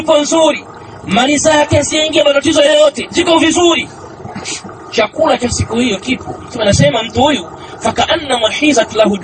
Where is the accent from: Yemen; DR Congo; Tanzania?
Tanzania; Mimi ni Mtanzania, wewe ni Mtanzania, yule ni Mtanzania. Lakini pia achilia mbali kwamba sisi ni Watanzania, sisi ni Waislamu